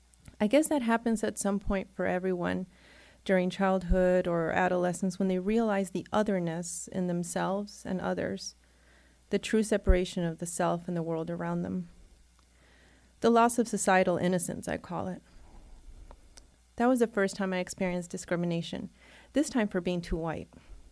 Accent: El Paso, Texas, United States; I grew up in El Paso, bordering Juarez.

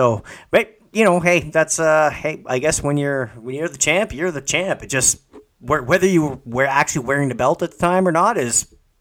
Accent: Canada; It's because we are Canadian, but I do not speak of the French.

